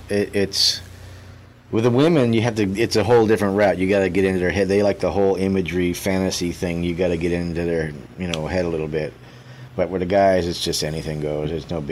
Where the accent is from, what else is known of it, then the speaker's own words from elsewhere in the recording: New Hampshire, United States; also born or lived in Memphis / Phoenix / Denver; now in Los Angeles, United States; I came from, I grew up in New Hampshire, went to Memphis, came to Arizona, then to Denver.